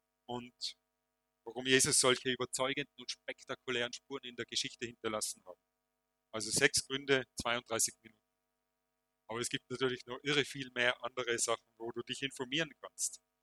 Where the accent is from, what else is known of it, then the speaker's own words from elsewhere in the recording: Tyrol, Austria; Dann sage ich, aus dem Bezirk Reutte, Ausserfern. Ah, interessant, woher? Dann denke ich mir jetzt. Hat das jetzt einen Sinn? Dann habe ich gesagt, ich bin aus Bärwang, einem kleinen Ort.